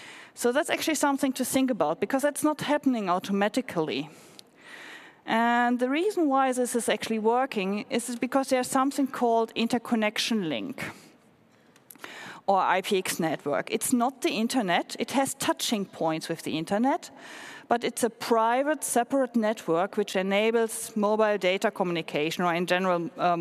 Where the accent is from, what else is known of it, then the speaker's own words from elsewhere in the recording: Finland; I'm from Finland. Well, I live nowadays in Finland